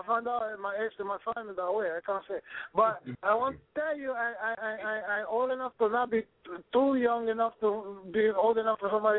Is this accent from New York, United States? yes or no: yes; Bronx, New York, United States; also born or lived in Cuba; No, I live in the Bronx. I grew in the Bronx. I'm originally from Cuba.